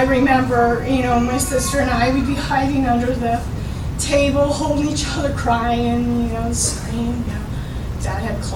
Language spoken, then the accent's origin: English; Toledo, Ohio, United States; also born or lived in Michigan; And so I'll start where I was born, Michigan, and I grew up in Toledo.